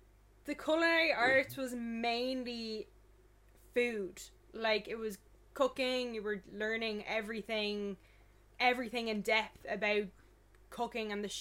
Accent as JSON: {"language": "English", "town": "Howth", "region": "Leinster", "country": "Ireland", "said": "So I'm from Howth and there's plenty of restaurants there, yeah."}